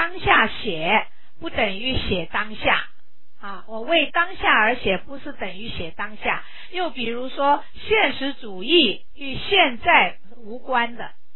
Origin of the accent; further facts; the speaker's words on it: Changzhou, Jiangsu, China; 因为我出生，我是江苏，我也是江苏人，他是盐城，我是江苏常州啊，常州的人